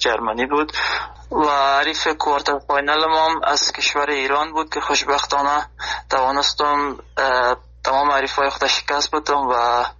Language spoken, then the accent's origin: Persian; Afghanistan; now in Germany; هدف خود از افغانستان آلمان آمدم، خیلی سختی ها را پشت سر گذاشتند